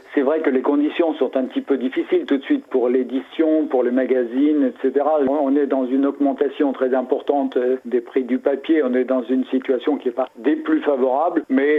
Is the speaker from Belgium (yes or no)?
no; Mamers, Pays de la Loire, France; puisque moi je suis de Mamers